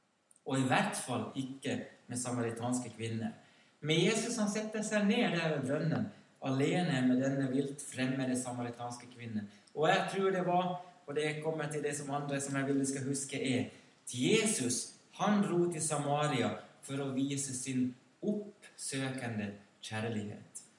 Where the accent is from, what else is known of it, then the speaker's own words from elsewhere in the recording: Ekenäs, Uusimaa, Finland; Och den byn som jag växte upp i Finland som du vet heter Ekenäs på svensk.